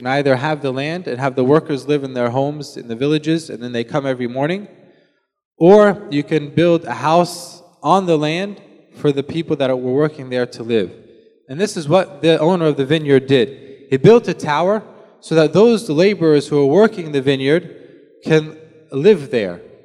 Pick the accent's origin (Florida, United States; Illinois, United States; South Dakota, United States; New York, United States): Florida, United States; I remember where I grew up in Florida, in my childhood, the closest church to us was 4 hours away.